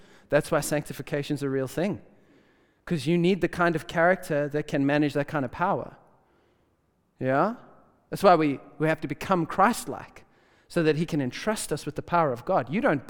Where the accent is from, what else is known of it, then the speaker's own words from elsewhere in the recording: South Africa; Brother, I come from South Africa.